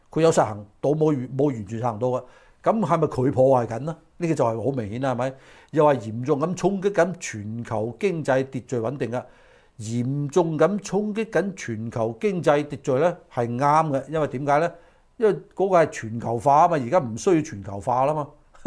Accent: China; 唔好將我哋中國人拉埋一齊

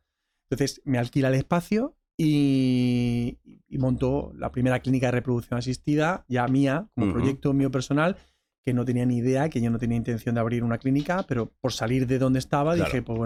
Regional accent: Seville, Andalusia, Spain; Pues mi vida, bueno, yo soy de Sevilla.

